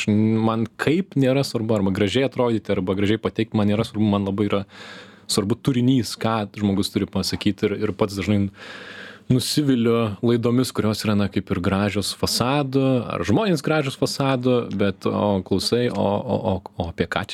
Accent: Lekėčiai, Marijampolė County, Lithuania; Aš augau Lekėčių miestelėje, o baigiau gimnaziją Šakiuose

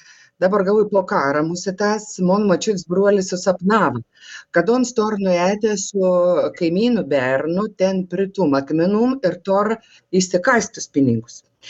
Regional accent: Videikiai, Klaipėda County, Lithuania; Aš noriu kelias sakinės pagerbti savo gimtą kaimą. Aš esu iš Videik. O Videikė ir, nu, koks 10 km nuplungis, jeigu važiausi link Skaudą.

